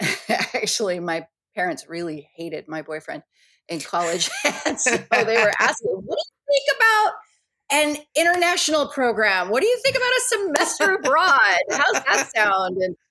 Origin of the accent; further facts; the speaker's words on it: California, United States; We are in California. And so we are Central Coast, California area.